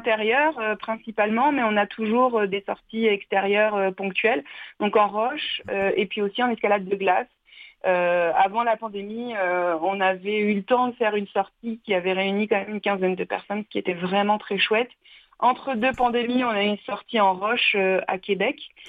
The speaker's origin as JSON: {"language": "French", "country": "France", "moved": "yes", "said": "je suis française, je viens de France"}